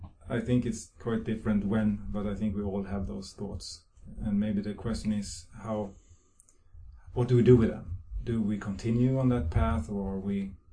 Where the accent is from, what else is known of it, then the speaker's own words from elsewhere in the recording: Sweden; About 100 kilometers to the west of here, south of Sweden. Small town near a big lake, nice place to grow up.